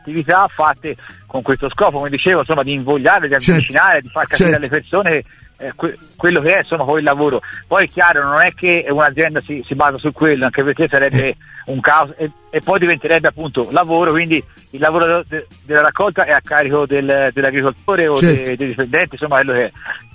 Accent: Varese, Lombardy, Italy; sono da Varese.

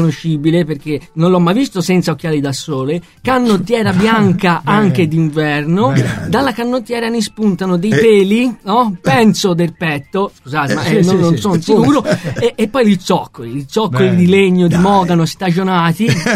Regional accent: Santa Maria a Monte, Tuscany, Italy; Io sono di Santa Maria a Monte, in provincia di Pisa

